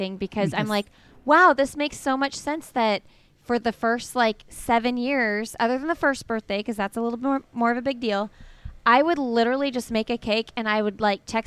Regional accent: Bloomington, Indiana, United States; Bloomington, Indiana.

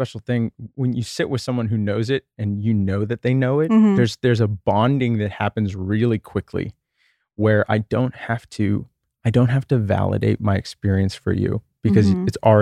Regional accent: Texas, United States; So I grew up in Texas in the 1980s, and, you know, I had an amazing childhood.

